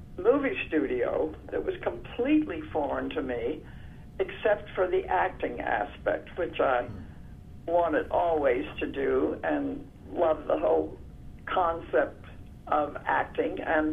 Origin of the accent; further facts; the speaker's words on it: Mississippi, United States; I was born in Mississippi, and I went to a girls' school in Mississippi